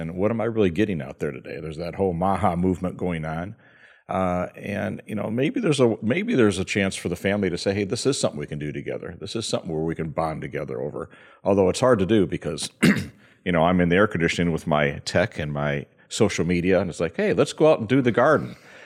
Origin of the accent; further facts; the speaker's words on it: Midwest, United States; I grew up in the Midwest, some of the most beautiful farmland you can imagine.